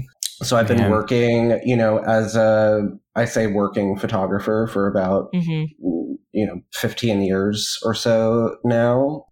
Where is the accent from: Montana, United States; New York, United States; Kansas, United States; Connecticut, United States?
New York, United States; Flushing; I was born and raised in Flushing, Queens.